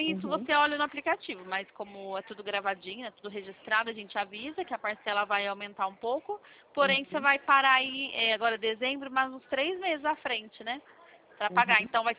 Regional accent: Campinas, São Paulo, Brazil; eu sou de Campinas, São Paulo, tá?

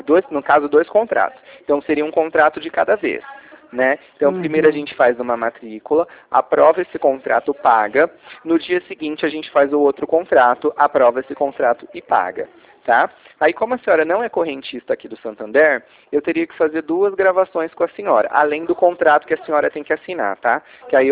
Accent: Ribeirão Preto, São Paulo, Brazil; now in Sertãozinho, Brazil; eu moro em Sertãozinho, mas eu sou daqui de Ribeirão

